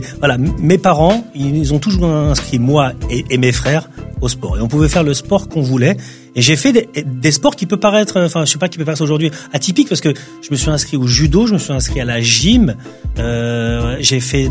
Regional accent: Colombes, Île-de-France, France; En fait, j'ai pas dit que je venais de Colombes. Et Colombes, c'est une ville olympique.

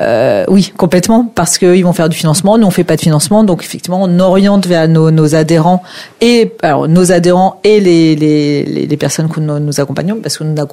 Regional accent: France; Nous sommes des Français, des Latins par définition, et on a besoin de ces rencontres physiques.

